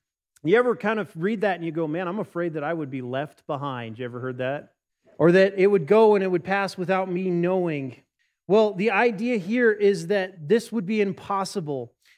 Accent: Casper, Wyoming, United States; When I was growing up in Casper, we had to walk kind of at an angle into the wind

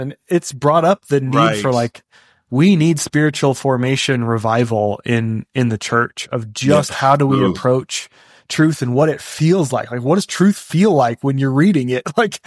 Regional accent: Idaho, United States; And like, I grew up in Idaho, and people wouldn't think this, like, we're near Oregon and Washington

